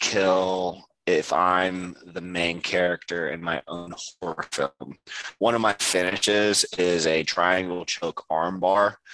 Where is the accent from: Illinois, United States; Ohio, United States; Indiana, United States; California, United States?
Ohio, United States; Columbus; I'm in Columbus. I'm in my hometown. How am I supposed to heal in my hometown?